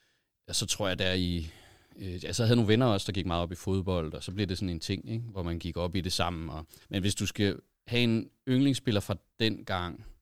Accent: Dronninglund, North Denmark Region, Denmark; Jeg voksede op i Dronninglund, så den ligger sådan lidt nord for Aalborg

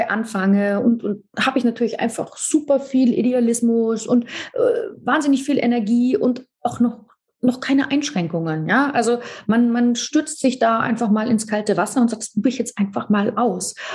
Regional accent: Frankfurt, Hesse, Germany; also born or lived in New York, United States / Paris, France; habe mich dann zurückgefunden in meiner Heimatstadt Frankfurt, wo ich aufgewachsen bin

